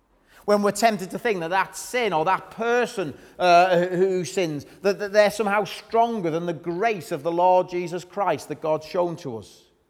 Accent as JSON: {"language": "English", "country": "United Kingdom", "said": "We're very polite, aren't we, as British people?"}